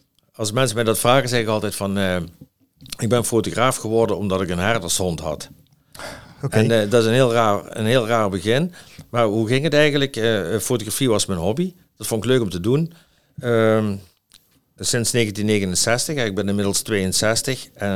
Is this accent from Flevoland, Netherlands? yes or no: no; Stein, Limburg, Netherlands; Ik kom eigenlijk helemaal uit Stijn-Limburg, vlak boven Maastricht.